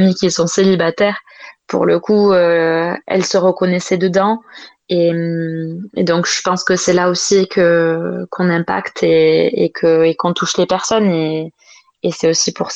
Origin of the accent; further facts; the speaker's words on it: France; je suis française, j'ai cette chanson